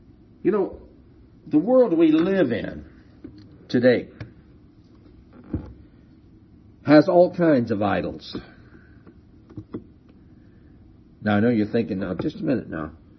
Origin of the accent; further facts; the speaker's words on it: San Bernardino, California, United States; One of my friends that I grew up with in San Bernardino, after he went to college, he got too smart for God.